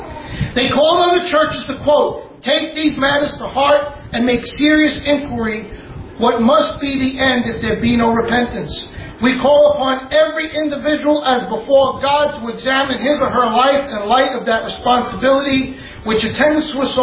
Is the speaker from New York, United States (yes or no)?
yes; Brooklyn, New York, United States; accent: Brooklyn; The Hebrides, I hope with my Brooklyn accent, I'm getting it out correctly somehow.